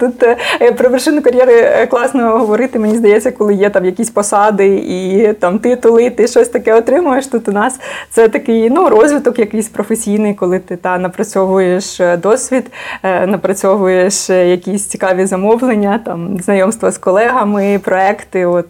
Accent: Zaporizhzhia, Zaporizhzhia Oblast, Ukraine; тому що я із Запоріжжя, якось в Запоріжжі не можу сказати, що в моєму колі спілкування чи в колі спілкування батьків були перекладачі

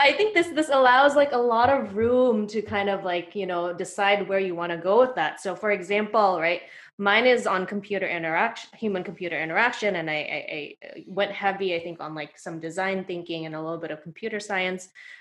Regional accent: Jakarta, Indonesia; English is a second language; moved away as an adult; now in United States; Born and raised in Jakarta. So I was there all through high school.

